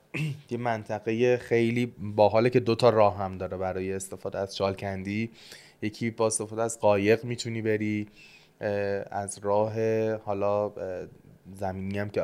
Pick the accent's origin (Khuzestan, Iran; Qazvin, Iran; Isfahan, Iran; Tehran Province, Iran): Khuzestan, Iran; Dezful; بیا دستفول که من هستم